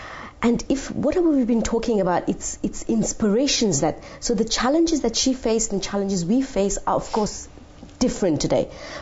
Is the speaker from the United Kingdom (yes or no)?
yes; United Kingdom; So if I may say, I'm a British Western woman, but a Muslim woman.